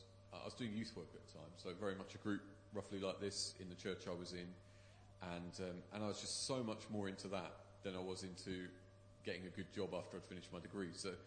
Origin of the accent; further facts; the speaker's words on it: Watford, East of England, United Kingdom; Because I was brought up in Watford.